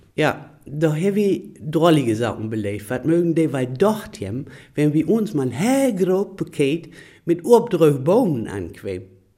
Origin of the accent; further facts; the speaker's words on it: Germany; Ich bin aufgewachsen in Harz